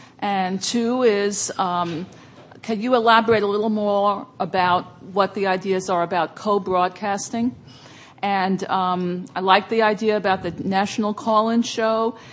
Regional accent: Berkeley, California, United States; from Berkeley.

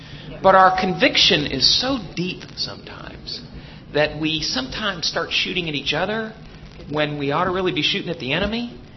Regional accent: Texas, United States; I grew up in Texas. I came out of a union family.

